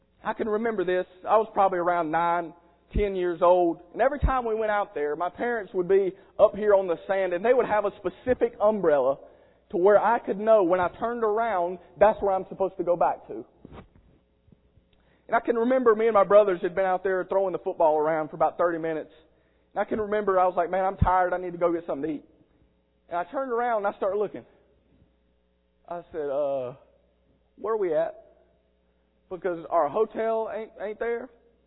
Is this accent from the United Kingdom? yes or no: no; South Carolina, United States; We're from South Carolina. We was redneck. We wasn't afraid to show it.